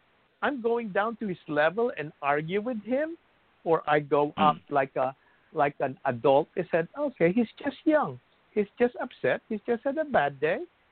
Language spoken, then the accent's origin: English; New Jersey, United States; I'm sorry. I'm from New Jersey. So whether I am in Florida or California, if somebody cuts me, say, hey, go back to New Jersey.